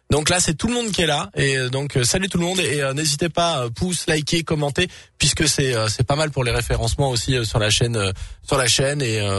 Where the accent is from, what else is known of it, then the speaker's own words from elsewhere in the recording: Saint-Étienne, Auvergne-Rhône-Alpes, France; born there; je suis né à Saint-Étienne. Ah, mais non, mais ça fait quoi? Ça fait 6 ans que je suis dans la région Auvergne-Rhône-Alpes.